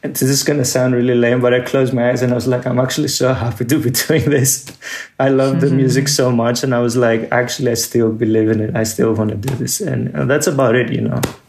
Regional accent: Athens, Attica, Greece; growing up in Athens was a very limited, despite being a big, huge European capital, it was a very, very limiting space to engage with anything that had to do with subcultures, with underground music and independent music

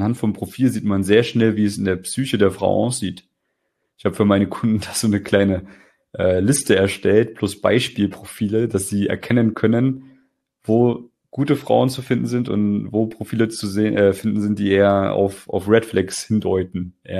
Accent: West Germany, Germany

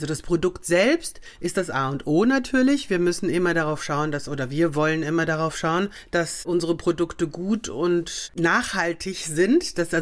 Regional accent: Mainz, Rhineland-Palatinate, Germany; Bin ja Mainzer Mädchen, gell?

